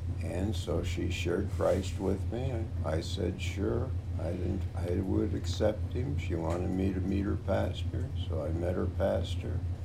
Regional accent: Fresno, California, United States; also born or lived in Los Angeles; I was born in Los Angeles, but I primarily grew up in Fresno, California, where it was hot and desolate, and they didn't have any streetcars. But Fresno was my hometown.

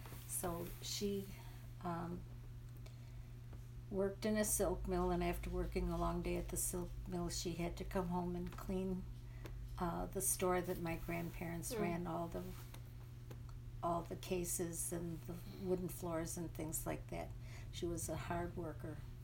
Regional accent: Buffalo, New York, United States; I grew up in Buffalo, New York, which at the time was called Queen City of the Lakes because it was a busy, thriving community.

